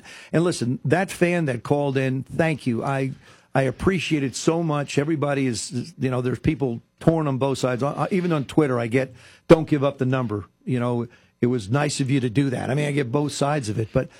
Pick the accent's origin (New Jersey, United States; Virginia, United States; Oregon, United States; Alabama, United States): New Jersey, United States; South River; I grew up around South River, New Jersey.